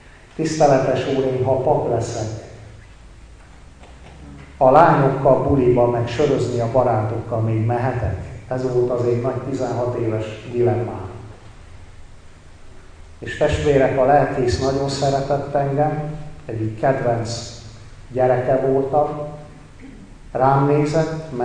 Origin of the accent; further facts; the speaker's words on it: Cluj County, Romania; nőttem fel ebben a kalotaszegi magyar református faluban